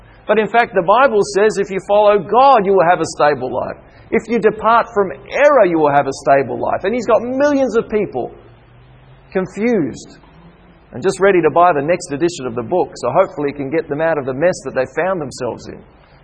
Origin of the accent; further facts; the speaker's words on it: Canberra, Australian Capital Territory, Australia; I grew up in Canberra, and when it gets to winter time, there are trees that lose their leaves altogether.